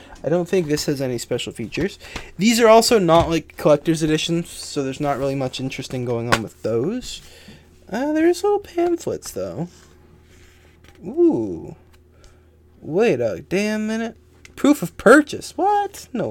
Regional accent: Canada; I am bilingual... I'm not bilingual, but I'm Canadian.

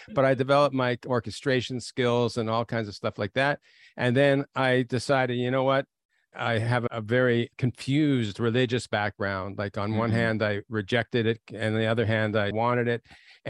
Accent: Toronto, Ontario, Canada; I grew up in Toronto. And I grew up in a very secular environment, not religious at all.

